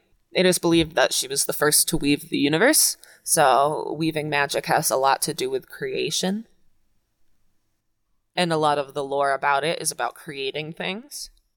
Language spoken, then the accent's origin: English; Singapore; I'm not from China. I'm from Singapore, yes, which is not China.